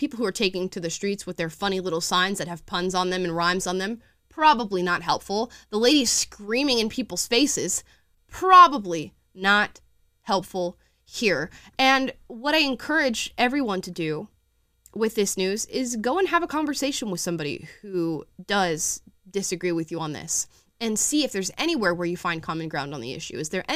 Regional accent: Florida, United States; moved away; I'm from Florida. I moved here to California. Florida and California are essentially different countries.

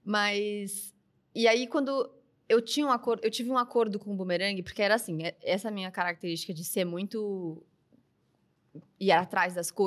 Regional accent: Brazil; Oi, eu sou do Brasil! Vem aqui! Eu vim de longe!

